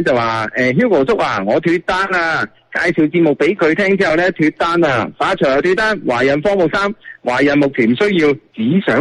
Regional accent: Guangdong, China; 喺我哋廣東喺我哋家鄉我哋好多 friend 喺度支持緊你啊

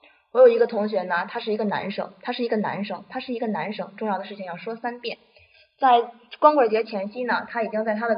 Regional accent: northern China, China; 作为一个北方人呢，对下雪确实是没有什么可奇怪的。

